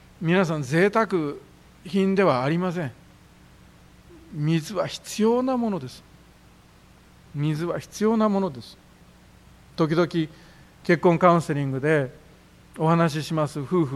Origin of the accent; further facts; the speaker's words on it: Nagoya, Aichi, Japan; こうして名古屋で育っています私が見ますと、不安に襲われるわけです。